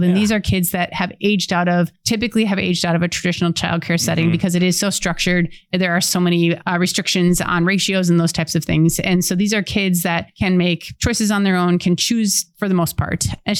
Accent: Wausau, Wisconsin, United States; So we opened, we were, you know, born and raised in Wausau.

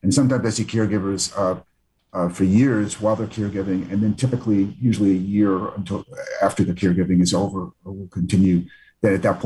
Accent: Queens, New York, United States; So I grew up in Queens, New York.

